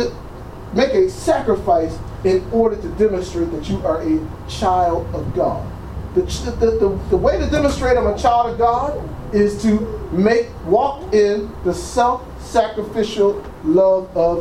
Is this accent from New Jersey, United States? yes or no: yes; Trenton, New Jersey, United States; I'm from Trenton, New Jersey, man. Trenton, you better learn, you better know how to fight, you better know how to run real fast.